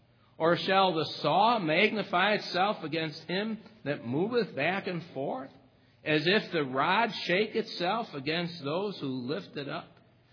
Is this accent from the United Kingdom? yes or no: no; United States; born there; I praise God that I was born in America.